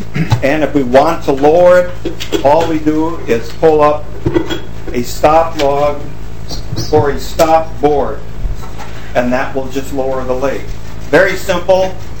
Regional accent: Wheaton, Minnesota, United States; from Wheaton, Minnesota.

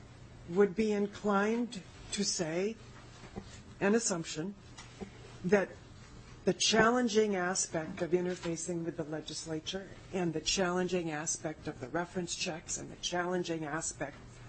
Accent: Fergus Falls, Minnesota, United States; and yes, I am from Fergus Falls

